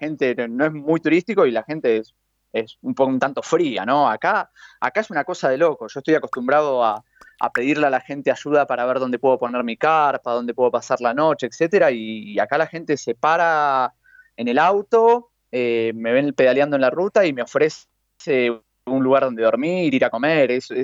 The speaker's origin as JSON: {"language": "Spanish", "country": "Spain", "moved": "yes", "said": "Yo salí de España sabiendo unas 20 palabras en inglés."}